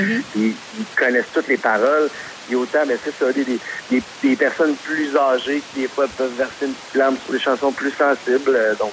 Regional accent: Berthierville, Quebec, Canada; Moi, dans le fond, je viens de Berthierville, donc j'ai toujours habité là.

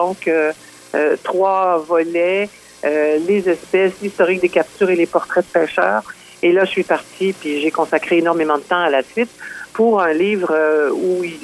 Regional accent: La Pocatière, Quebec, Canada; je suis originaire de la Pocatière

